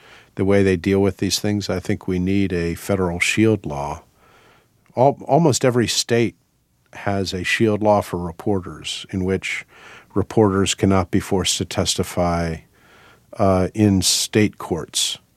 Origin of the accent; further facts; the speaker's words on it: Washington, District of Columbia, United States; I grew up in Washington, so I knew I was reading the Washington Post